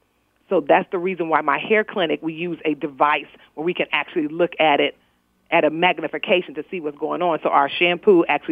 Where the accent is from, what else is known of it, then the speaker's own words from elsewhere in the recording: Chicago, Illinois, United States; now in Atlanta, United States; So although I moved to Atlanta eventually, I'm from Chicago, and got a job